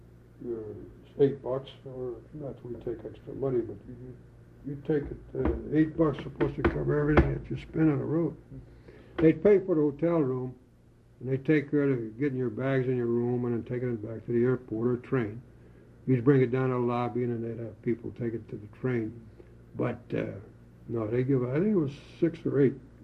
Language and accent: English; Detroit, Michigan, United States; I come from Michigan, Detroit, Michigan. After leaving Delray, we moved to a section called Allen Park.